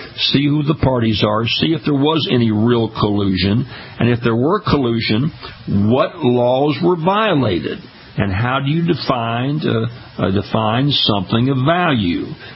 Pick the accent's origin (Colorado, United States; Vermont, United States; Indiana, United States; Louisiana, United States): Louisiana, United States; my home state of Louisiana